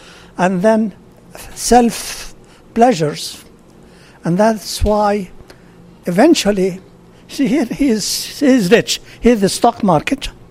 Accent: Houston, Texas, United States; English is a second language; When I am from Houston, so I lived that scandal of Enron.

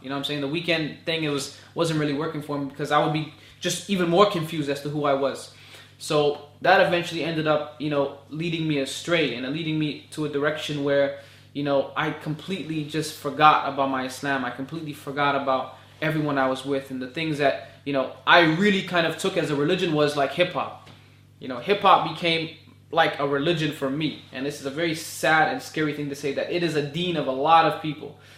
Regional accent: Toronto, Ontario, Canada; born or raised there

